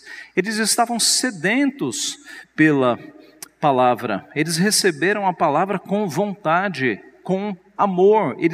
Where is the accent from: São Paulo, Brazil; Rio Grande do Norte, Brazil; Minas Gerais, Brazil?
São Paulo, Brazil; Nós somos de São Paulo, mas minha família é toda do Ceará.